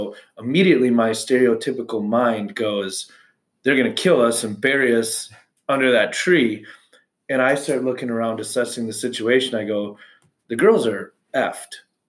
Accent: United States; Was and then they, and because I'm an American, they're going to assume that my parents are rich or that we have lots of money.

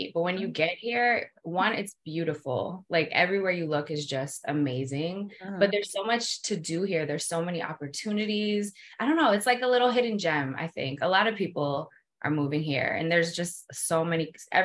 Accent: New Jersey, United States; I'm from Jersey, like I told you.

